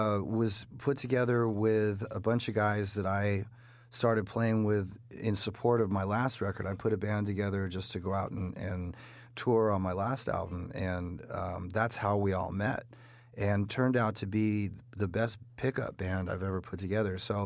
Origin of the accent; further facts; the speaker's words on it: England, United Kingdom; born there; I was born in England